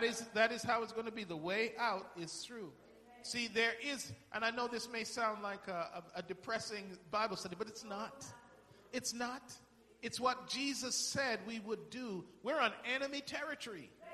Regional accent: England, United Kingdom; because I grew up in England.

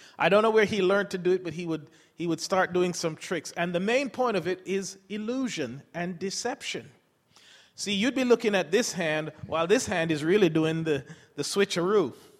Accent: England, United Kingdom; moved away as an adult; I grew up in England for the first 20 years, and they drive on a different side of the road.

